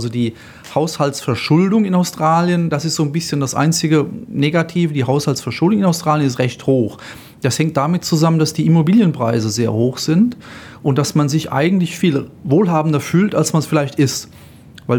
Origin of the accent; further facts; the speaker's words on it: Germany; Ich bin Volkswirt und vor allem ich bin Deutscher.